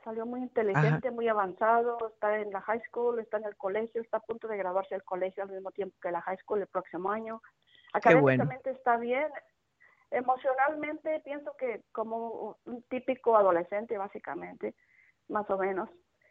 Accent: Mexico; moved away as an adult; now in United States; Tengo una carrera aquí en Estados Unidos, a pesar de que me crié y nací y me casé en México, llegué aquí echándole ganas

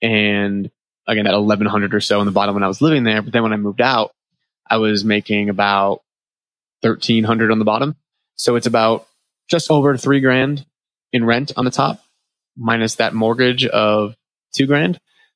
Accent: New England, United States; Okay. So I'm from New England, right?

